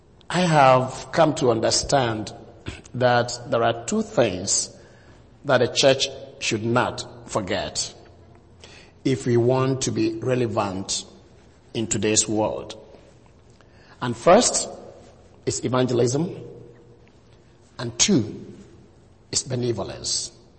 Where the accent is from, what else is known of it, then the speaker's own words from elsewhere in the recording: Ghana; English is a second language; I'm from Ghana, West Africa. I am 51, married with 7 kids.